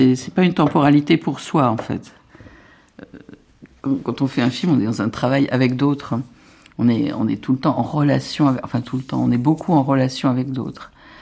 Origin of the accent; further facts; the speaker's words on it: Beauvais, Hauts-de-France, France; Quand j'étais enfant, c'était à Beauvais